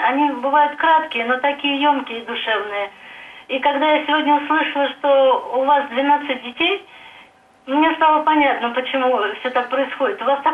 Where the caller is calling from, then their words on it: Mikhaylovka, Volgograd Oblast, Russia; Я звоню из Михайловки, Волгоградской области